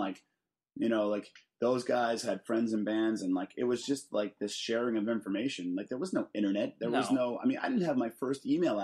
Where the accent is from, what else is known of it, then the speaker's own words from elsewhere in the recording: East Coast, United States; But I'm from the East Coast, remember?